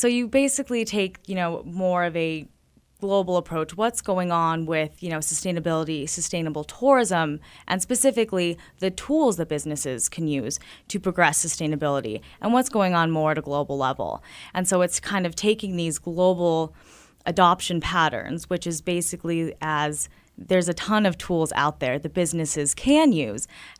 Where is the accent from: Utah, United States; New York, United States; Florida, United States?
Utah, United States; Park City; Well, growing up in Park City, it's a tourism town, a ski resort town.